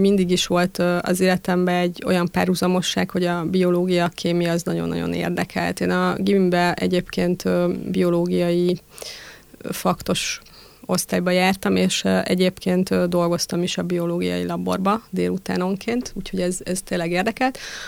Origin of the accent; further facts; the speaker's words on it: Budapest, Hungary; én Mária Remetén, illetve Pesti Dekut és Mária Remete határán nőttem fel egy értelmiségi családba, egyébként egy sváb családban. Édesapám építész volt, édesanyám pedig kerámikus művész, és hát a katolikus neveltetés az egy alapbeállítás volt.